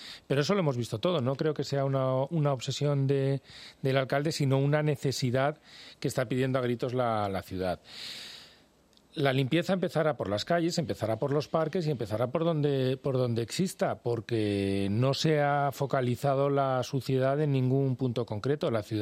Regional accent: Madrid, Community of Madrid, Spain; born there; En Madrid.

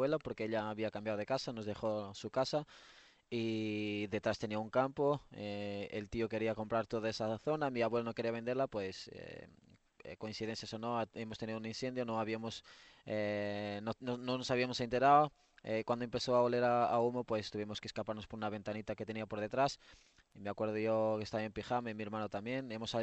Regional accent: Portugal; Spanish is a second language; Yo, por ejemplo, toda la gente sabe que soy portugués

